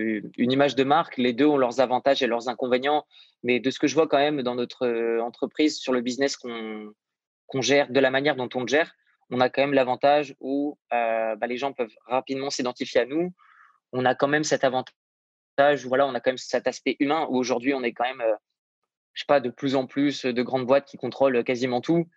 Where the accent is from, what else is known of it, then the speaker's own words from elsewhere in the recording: Hauts-de-France, France; je pense que du fait que je viens de la région de Lille